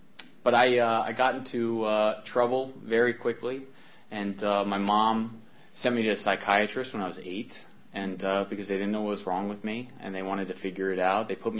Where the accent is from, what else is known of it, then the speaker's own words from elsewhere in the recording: Virginia, United States; I grew up in Northern Virginia with three sisters and my grandparents and my mom all under the same roof.